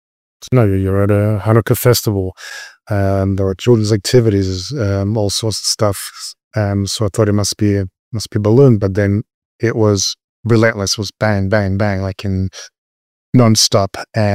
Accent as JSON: {"language": "English", "town": "Sydney", "region": "New South Wales", "country": "Australia", "tie": "born or raised there", "said": "And we left or we fled in 87 to Australia. Actually, to Sydney, and to be more specific, I grew up in Bondi. So I grew up on this beach, so I know it very well."}